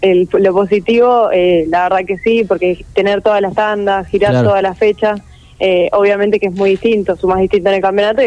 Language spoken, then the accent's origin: Spanish; Lezama, Buenos Aires Province, Argentina; arranqué a los 10 años en karting de tierra en mi pueblo, en Lezama, provincia de Buenos Aires.